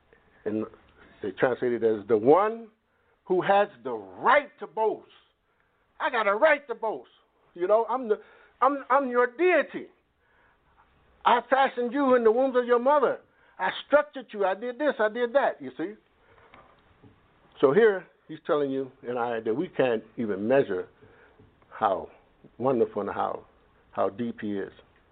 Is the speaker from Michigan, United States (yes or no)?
yes; Detroit, Michigan, United States; I'm from the Detroit area.